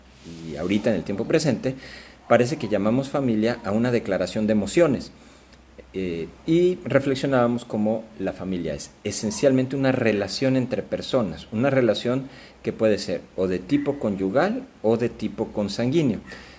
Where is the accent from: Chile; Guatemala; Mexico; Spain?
Mexico; aunque somos muchos más mexicanos, la población ha aumentado entre los años 80 y ahora